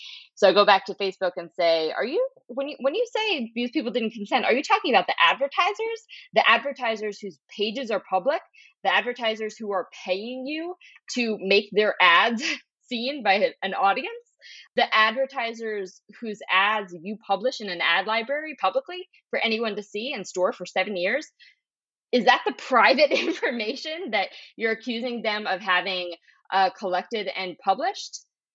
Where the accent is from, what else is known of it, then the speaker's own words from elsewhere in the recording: Philadelphia, Pennsylvania, United States; I'm from Philadelphia.